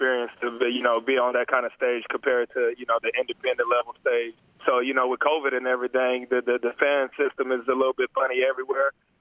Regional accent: Dallas, Texas, United States; also born or lived in The Colony, United States; I grew up in North Dallas for about half of my life, and then I moved to the colony when I was about 14 years old. So I've been in the DFW Metroplex my whole life.

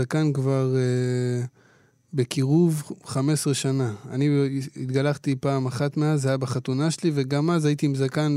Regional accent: Hadera, Haifa District, Israel; אמנם אני גדלתי בחדרה, אבל גבעת אולגה זה המקום שבו אבי גדל, ויש לי שם משפחה גדולה וחברים רבים, ואני סוג של גדלתי בגבעת אולגה, זאת אומרת, זה היה הבית השני שלי

